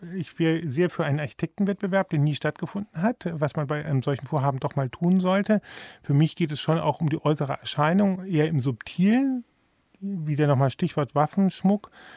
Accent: Frankfurt am Main, Hesse, Germany; Ich komme ja aus Frankfurt-Main.

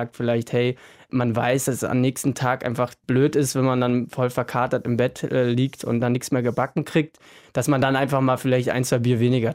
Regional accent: Hesse, Germany; weil ich komme aus der Gegend Frankfurter Raum, da, dörflicheren Gegend.

